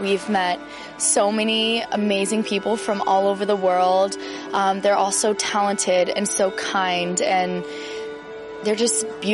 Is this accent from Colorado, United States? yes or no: yes; Denver, Colorado, United States; I'm born and raised in Denver, so it's just, that's where my heart is.